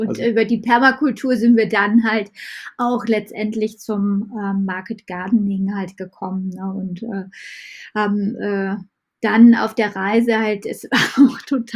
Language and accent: German; Düren, North Rhine-Westphalia, Germany; wir kommen beide hier aus Düren, ja, Richtung zwischen Köln und Aachen liegt das, also sehr westlich in Deutschland